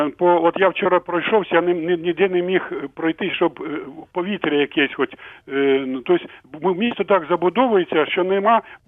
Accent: Kyiv, Ukraine; я киянин від народження

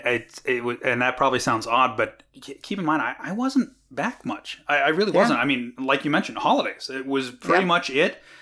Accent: Vienna, Ohio, United States; Especially, I mean, growing up in Trumbull County.

